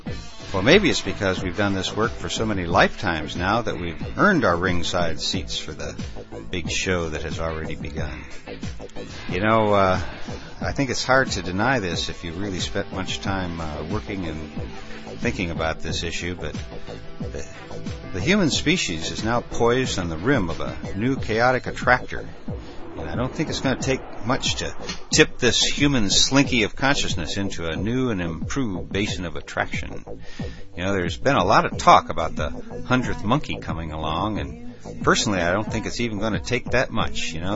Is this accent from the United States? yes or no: no; Ireland; Back in the 80s, before I first discovered MDMA, I was an Irish Catholic Republican lawyer. Today I'm still Irish, but no longer do I believe any of that bullshit I believed back then.